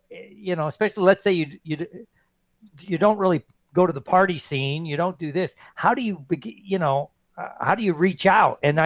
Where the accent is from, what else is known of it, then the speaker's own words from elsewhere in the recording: Indiana, United States; yeah, I'm from Indiana. Men are men, and sheep are nervous.